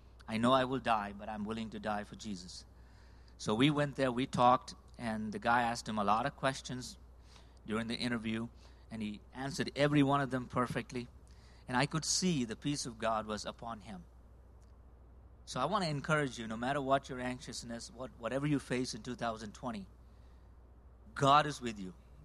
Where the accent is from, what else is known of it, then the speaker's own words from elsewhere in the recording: India; English is a second language; I'm from India